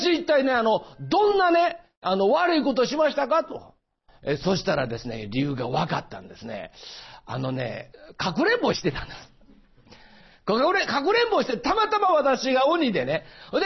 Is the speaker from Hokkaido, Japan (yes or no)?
no; Osaka, Japan; 私はですね、実は大阪から来ました。実はって言わなくてもね、もう言葉で大体わかるの、まあ、大阪のね、東住吉というね、まあ庶民の町で育ったんです。二軒長屋で育ったんですよ。